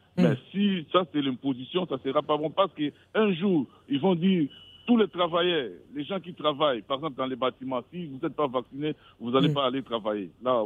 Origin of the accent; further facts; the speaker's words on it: Kinshasa, DR Congo; chez nous, au Congo, Kinshasa, parce que la France a mis la RDC sur...